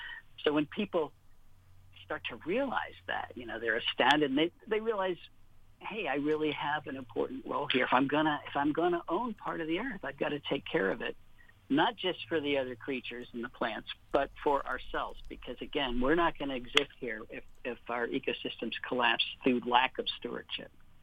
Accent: New Jersey, United States; When I was growing up in New Jersey, there was no Lyme disease.

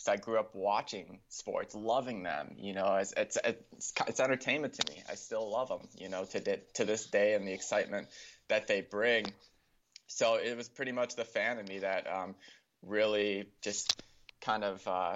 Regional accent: Kenosha, Wisconsin, United States; Kenosha. I was born in Kenosha. I've lived in Kenosha my whole life, so I really don't know any other city.

